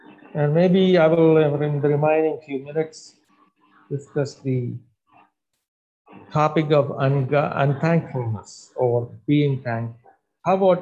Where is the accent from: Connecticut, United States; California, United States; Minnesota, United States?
Minnesota, United States; I come from Minnesota.